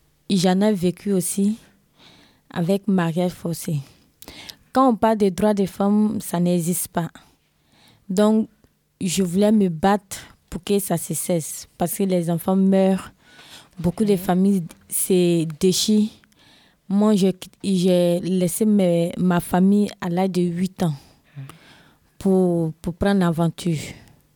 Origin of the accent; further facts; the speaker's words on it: Côte d’Ivoire; j'ai 25 ans. Je viens de la Côte d'Ivoire.